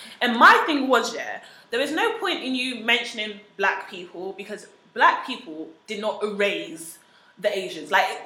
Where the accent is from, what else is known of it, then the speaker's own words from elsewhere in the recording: London, United Kingdom; If they ask me where I'm from, I don't say I'm from like Britain or the UK. I say I'm from London. I just don't see no point in saying I'm from Britain because I'm not. I'm a Londoner